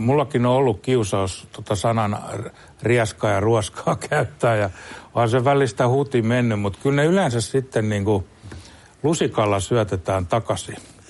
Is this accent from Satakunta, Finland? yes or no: yes; Rauma, Satakunta, Finland; born there; kyllä mä oon länsisuomalainen niin kuin hengeltäni, niin kuin mä oon Raumalla syntynyt